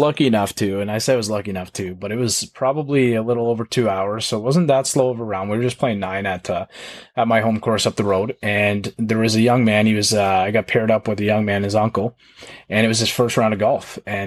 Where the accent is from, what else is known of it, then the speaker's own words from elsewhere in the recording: Canada; I'm probably gonna have Mike Weir in there because I'm a Canadian lefty.